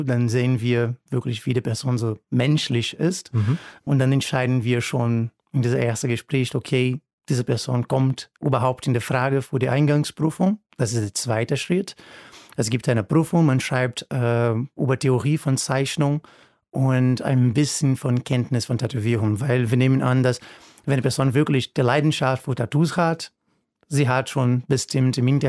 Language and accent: German; Rio de Janeiro, Brazil; Ich komme aus Brasilien, aus Rio.